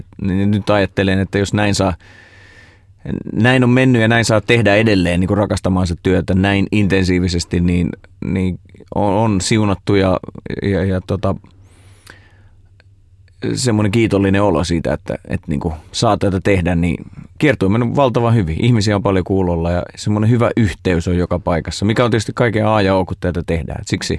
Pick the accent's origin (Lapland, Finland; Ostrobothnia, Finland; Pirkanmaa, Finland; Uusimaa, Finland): Ostrobothnia, Finland; mutta mä oon itse Pohjanmaalta kotoisin ja se on semmoinen hegemonia tapahtuma siellä